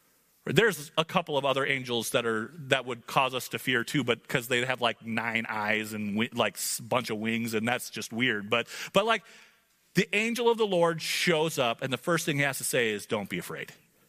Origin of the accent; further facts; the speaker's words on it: United States; Which, because we're American and our pastures are green